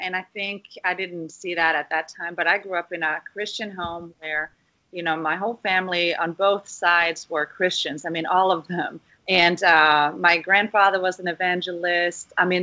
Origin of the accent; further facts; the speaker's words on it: Norway; moved away; But yeah, I came from Norway in 2008